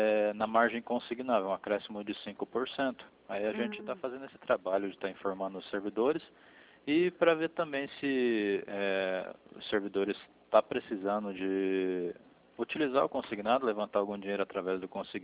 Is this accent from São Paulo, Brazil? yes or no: no; Arapongas, Paraná, Brazil; Sou de Arapongas.